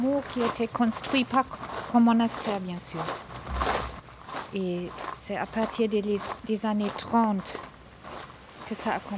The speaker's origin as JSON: {"language": "French", "country": "Germany", "said": "c'est puisque je viens d'Allemagne."}